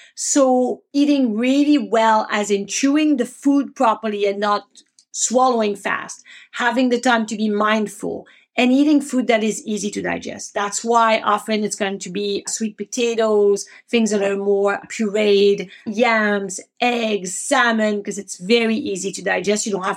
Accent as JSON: {"language": "English", "country": "France", "accent": "French", "second_language": "English", "said": "my English pronunciation of Chinese with my French accent is fantastic."}